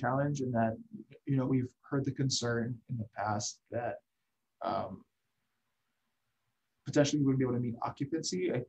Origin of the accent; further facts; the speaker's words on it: Kailua, Hawaii, United States; I grew up in Kailua.